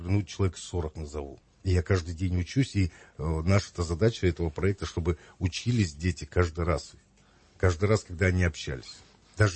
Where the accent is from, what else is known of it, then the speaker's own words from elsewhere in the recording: Russia; Да не может такого быть, потому что Россия – это Россия, я россиянин.